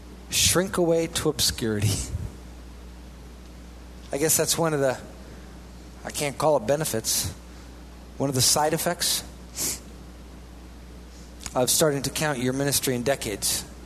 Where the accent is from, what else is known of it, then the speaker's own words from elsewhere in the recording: Midwest, United States; because I'm a Midwesterner, but I have traveled around.